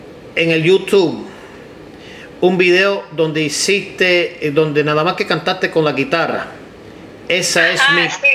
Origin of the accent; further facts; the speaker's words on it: Ohio, United States; born there; Yo nací en Ohio de padre cubano, y ante eso los familiares míos eran de España.